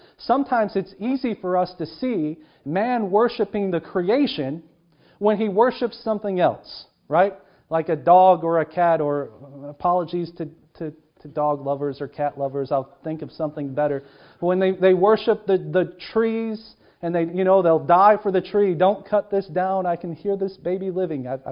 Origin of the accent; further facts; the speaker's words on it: Kentucky, United States; I'm from Kentucky. I know what it's like for the old timers to sit on their porch with a piece of wood and sit there and whittle.